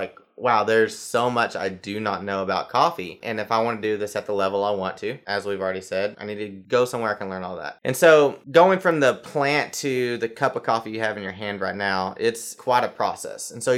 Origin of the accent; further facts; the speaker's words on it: Arkansas, United States; now in Seattle, United States; This is why I'm here in Seattle. I'm from Arkansas.